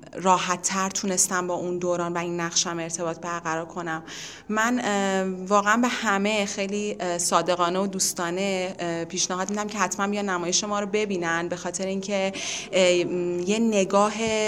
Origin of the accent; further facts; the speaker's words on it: Ahvaz, Khuzestan, Iran; چون خودمم توی اهواز به دنیا اومدم و بزرگ شدم،